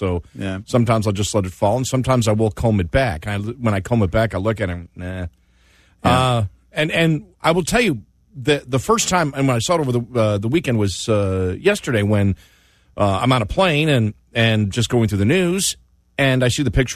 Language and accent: English; United States; As I said before, I'm an American.